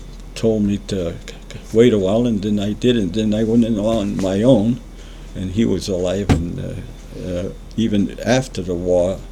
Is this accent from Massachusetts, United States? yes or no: yes; Webster, Massachusetts, United States; I was born in Webster, Massachusetts in 1918, and I've been living there with my mother